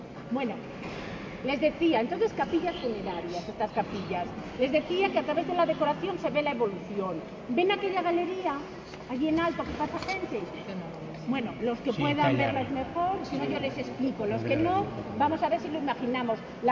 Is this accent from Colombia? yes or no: no; Castile, Spain; lo habitual en nuestras catedrales góticas, que somos castellanos y eso lo conocemos todos muy bien